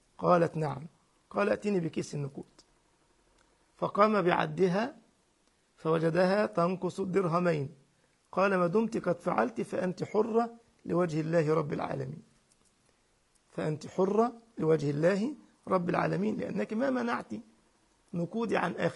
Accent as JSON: {"language": "Arabic", "country": "Egypt", "said": "يعني عندنا في مصر خد دول ولعل وعسى"}